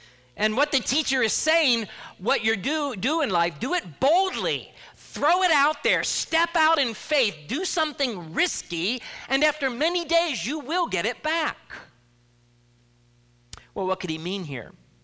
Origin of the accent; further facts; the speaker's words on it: Cleveland, Ohio, United States; could almost picture those colorful Wonder Bag breads floating on the shores of Lake Erie, where I grew up in Cleveland.